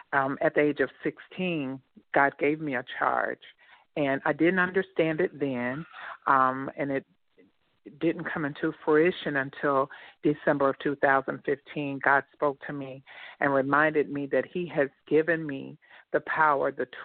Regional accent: Port St. Joe, Florida, United States; But as I stated … I moved down to South Florida from Port St. Joe, Florida. It's in the Panhandle in North Florida.

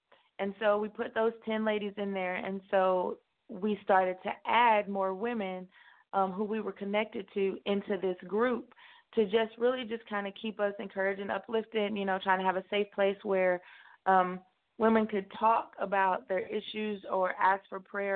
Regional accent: Midland, Texas, United States; Like, nobody knows where Midland is. But it is West Texas.

